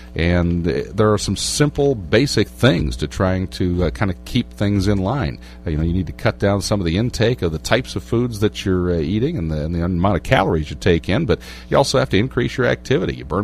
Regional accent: Iowa, United States; I grew up here in Iowa, you know, we're meat and potatoes people.

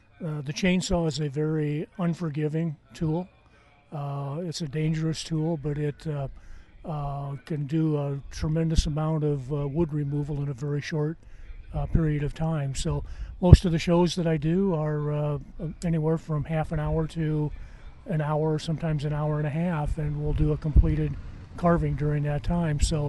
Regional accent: Floyd, Iowa, United States; I'm from Floyd, Iowa, which is in the northeast quadrant of the state, about 5 hours from here.

